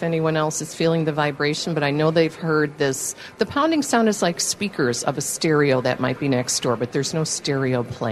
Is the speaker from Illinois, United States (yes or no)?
yes; Tinley Park, Illinois, United States; from Tinley Park.